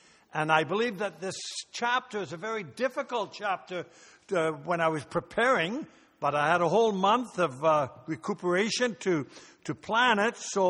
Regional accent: England, United Kingdom; Yes, I am English. But when I started taking out my wife, she thought I was German. I had an accent.

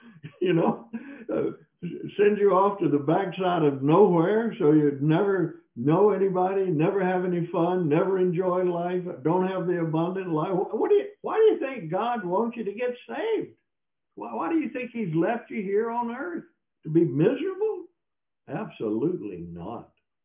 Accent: Mississippi, United States; I mean, I'm just from Mississippi. What would I know?

